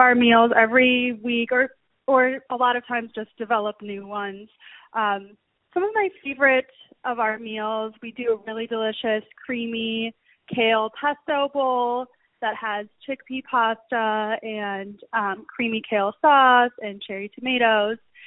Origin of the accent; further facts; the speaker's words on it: Chicago, Illinois, United States; I think it started a lot, you know, growing up in Chicago, my mom was very adamant in teaching us how important health and nutrition is for our bodies.